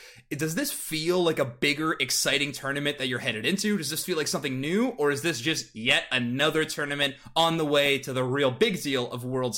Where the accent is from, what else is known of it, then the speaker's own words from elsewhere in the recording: Canada; I'm Canadian and we had them there